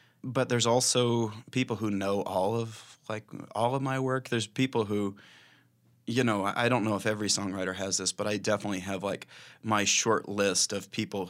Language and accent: English; Arkansas, United States; And especially they knew when they found out I was from Arkansas, the musicians there started being like, oh, I know these tunes from Arkansas